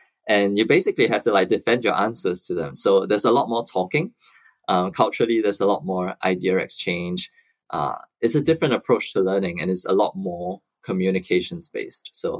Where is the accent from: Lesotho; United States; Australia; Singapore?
Singapore; first language Cantonese; English is a second language; And then when we moved to Singapore, I started growing up in Singapore surrounded by English. So English became, I guess, the language that I'm most comfortable with and still is today.